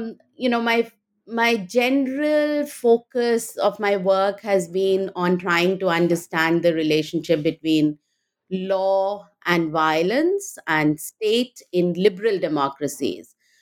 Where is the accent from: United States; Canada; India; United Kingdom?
India; So I grew up in India and went to Delhi University, did my bachelor's, master's and MPhil in political science at First Kirori Mal College and at Delhi University.